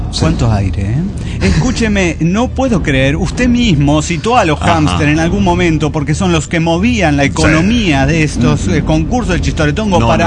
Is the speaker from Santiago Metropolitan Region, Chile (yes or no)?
no; Arica, Arica y Parinacota, Chile; de Arica, Chile